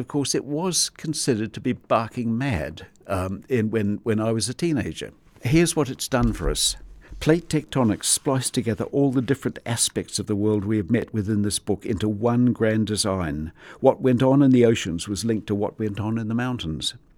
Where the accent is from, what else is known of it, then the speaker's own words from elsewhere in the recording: New Zealand; I mean, as a New Zealander, I've been through a few, but none of them are magnitude 8.